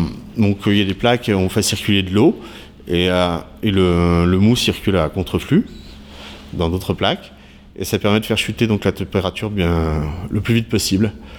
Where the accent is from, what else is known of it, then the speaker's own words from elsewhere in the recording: Troyes, Grand Est, France; now in Lozère, France; Je viens de Troyes, en fait, dans la région Champagne. Je suis arrivé en Lozère un peu par hasard.